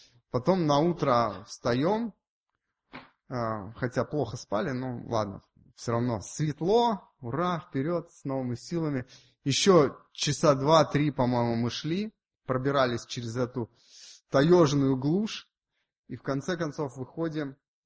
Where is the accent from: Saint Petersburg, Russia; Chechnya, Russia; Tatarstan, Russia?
Saint Petersburg, Russia; Я родился и вырос в Ленинграде, теперь Санкт-Петербург.